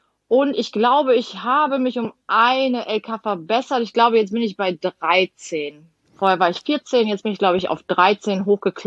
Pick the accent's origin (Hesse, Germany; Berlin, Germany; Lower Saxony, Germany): Lower Saxony, Germany; Emden; born there; Also, ich komme ja gebürtig aus Emden